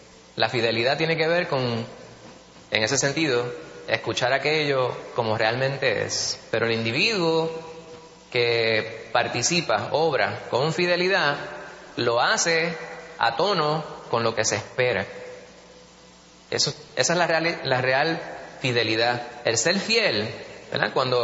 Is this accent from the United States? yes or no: yes; New York, United States; born there; Aunque yo nací en Nueva York, nunca me he podido identificar con ese sitio.